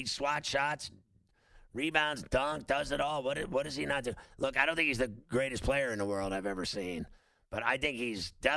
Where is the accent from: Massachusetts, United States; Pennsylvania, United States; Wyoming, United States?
Pennsylvania, United States; Pittsburgh; And then I'll do the show from the Fan in Pittsburgh on Thursday and Friday. I'm going to go into my hometown.